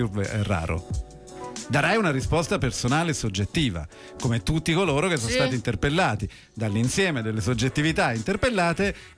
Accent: Rome, Lazio, Italy; No, io sono Romano.

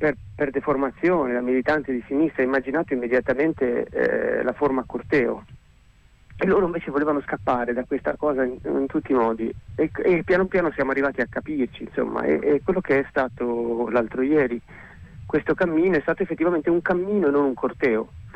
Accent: Genoa, Liguria, Italy; sono stato contattato nei mesi scorsi in quanto genovese

